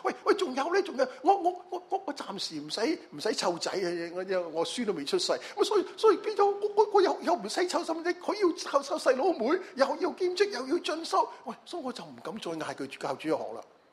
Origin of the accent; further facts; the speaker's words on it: China; 我系中国人，爱慕主嘅话，因为我系基督徒